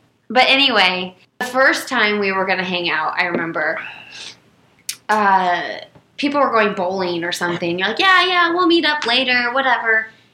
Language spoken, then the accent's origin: English; Bloomington, United States; But the funny thing about that is I'm from Bloomington.